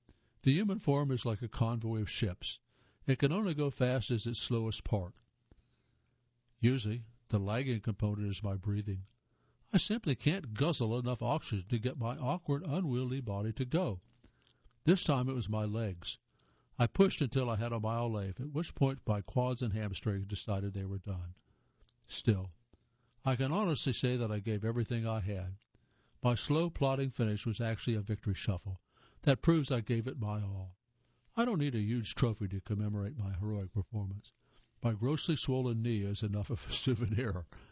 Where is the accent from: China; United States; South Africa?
United States; Illinois; The race in my hometown of Illinois, and I've been doing it almost every year since I was Betsy's age.